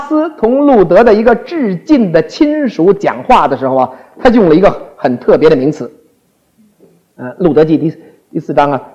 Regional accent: China; 他们是觉得感情在肠子里边，我们中国人说感情在心里边

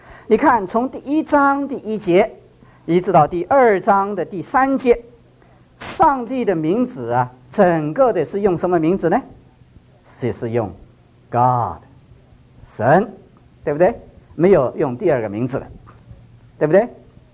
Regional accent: China; 我中国人读什么？不如读

